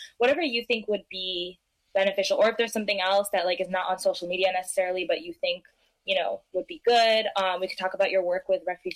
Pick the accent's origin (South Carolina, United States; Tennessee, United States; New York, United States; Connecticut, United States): New York, United States; And yeah, I'm from the New York area.